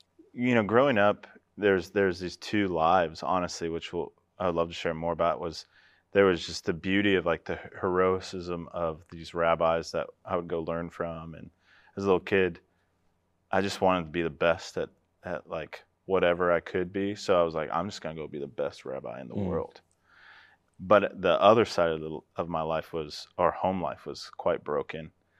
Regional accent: Colorado Springs, Colorado, United States; I remember growing up in Colorado Springs, we would drive by Focus on the Family.

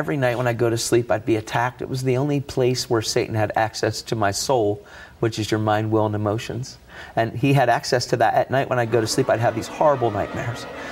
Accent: Elizabethtown, Pennsylvania, United States; So I grew up in the Masonic Homes in Elizabethtown.

